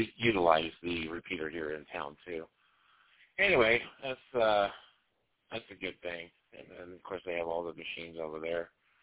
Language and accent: English; California, United States; And since I'm a person from California, I definitely want to pop a cold plug in my radio.